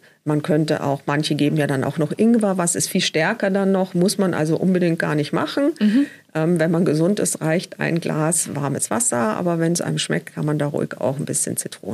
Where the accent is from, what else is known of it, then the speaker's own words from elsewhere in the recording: Bavaria, Germany; ich komme aus Bayern, da bekommt man immer einen halben Liter Apfelsaftschorle und den auch noch kalt oder ein Bier mittags zum Essen dazu.